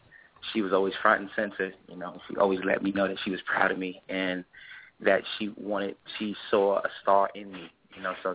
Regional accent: the South, United States; I grew up in the South

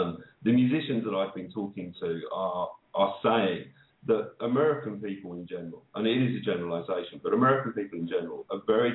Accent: England, United Kingdom; I'm an Englishman, and the brilliant thing is that we don't actually celebrate winning in the UK.

